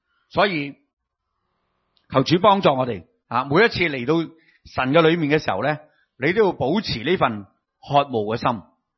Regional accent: China; 我们中国人有一句说话就是什么差不多

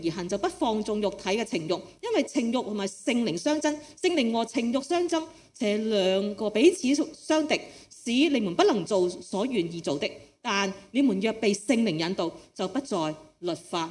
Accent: Hong Kong; 我哋作为香港人咧，工作时间好长啊

